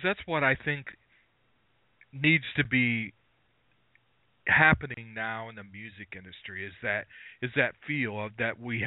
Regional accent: Columbus, Ohio, United States; I'm from Columbus, and Columbus, the only reason it has a music scene is because of the university, you know, Ohio State University

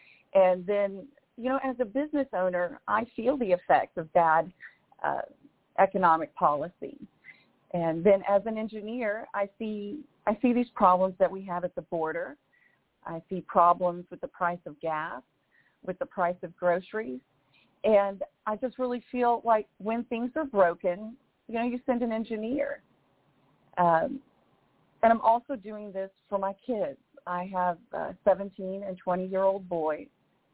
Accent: Texas, United States; also born or lived in various countries; family's been in Texas for a long time, but my dad was stationed all over the world. So even though I'm from Texas, I didn't spend the first 13 years of my life here.

